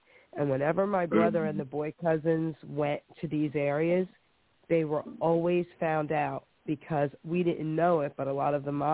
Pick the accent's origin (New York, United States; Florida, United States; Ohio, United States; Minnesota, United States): New York, United States; New York City; I grew up in Long Island City, New York, and it was predominantly, I mean, we had a mixed neighborhood.